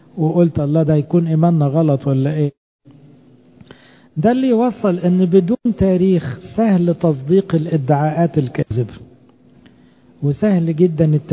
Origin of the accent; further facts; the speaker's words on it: Egypt; اي كرامة لينا كمصريين ان ربنا يعتبرنا شعبه؟